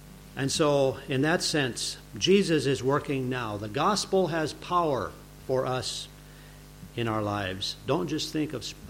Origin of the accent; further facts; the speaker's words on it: North Dakota, United States; I am from North Dakota, if you don't know that, and only about 25 miles from Canada